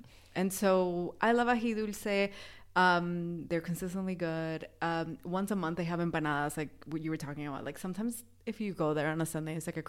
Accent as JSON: {"language": "English", "country": "Venezuela", "said": "when I say I'm from Venezuela"}